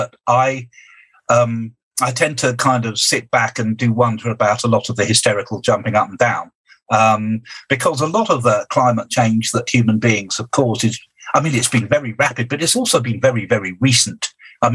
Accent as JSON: {"language": "English", "country": "United Kingdom", "said": "But I think it's maybe because I'm a Brit."}